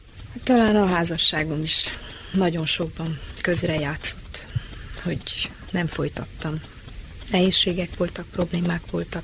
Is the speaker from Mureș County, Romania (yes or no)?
yes; Reghin, Mureș County, Romania; elsősorban nem tudnék megszakadni Erdélytől. Ettől a kis szülővárosomtól, Régentől